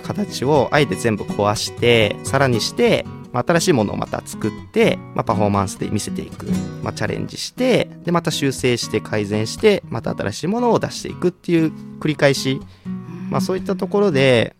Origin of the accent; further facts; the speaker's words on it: Ehime, Japan; この地元愛媛から、まあ、世界にこの魅力を発信していく